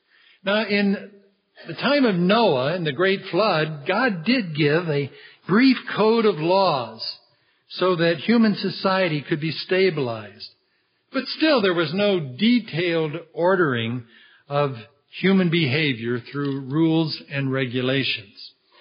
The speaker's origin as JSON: {"language": "English", "town": "St. Louis", "region": "Missouri", "country": "United States", "tie": "born or raised there", "said": "When I was growing up in St. Louis in the 1950s, There was no state speed limit in Missouri."}